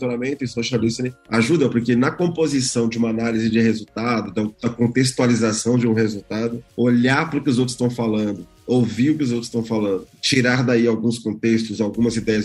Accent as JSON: {"language": "Portuguese", "region": "São Paulo", "country": "Brazil", "said": "sou um cara baiano, nascido em São Paulo, porque minha família é baiana e eu sou nascido em São Paulo, então eu sou um baiano metido. Baiano nascido em São Paulo."}